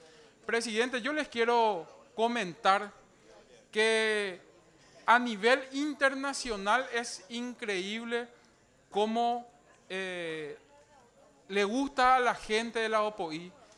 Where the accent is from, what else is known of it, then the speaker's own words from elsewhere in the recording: Paraguay; Creo que debemos de sentirnos orgullosos como paraguayos